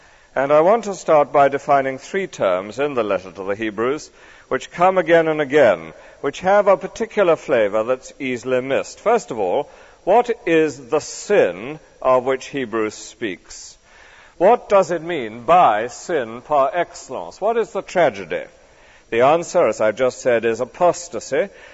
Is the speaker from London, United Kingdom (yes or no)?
yes; London, United Kingdom; I must say, as a Londoner, it's lovely to be back in London again.